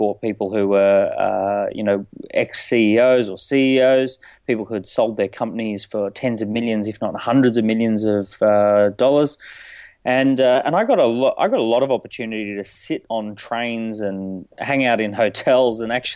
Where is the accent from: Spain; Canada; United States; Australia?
Australia; moved away as an adult; now in London, United Kingdom; I'm Australian by birth. My background is building businesses in Australia. Yep. I moved to London about 9-10 years ago in 2006